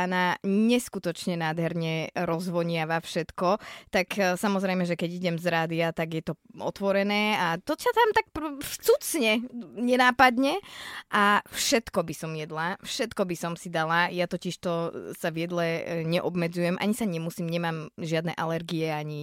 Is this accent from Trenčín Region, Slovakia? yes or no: yes; Stankovce, Trenčín Region, Slovakia; ja som ze Stankoviec